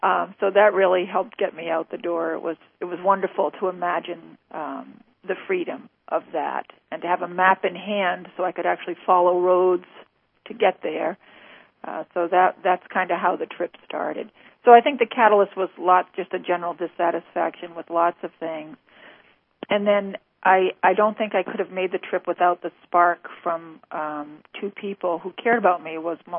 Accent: New England, United States; I grew up in New England. I spent most of my life in New England, and New England is a beautiful part of the country.

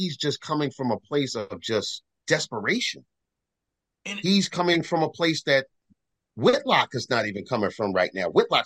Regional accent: New York tri-state area, United States; I'm from the New York tri-state area, brother. New Jersey's right up the block.

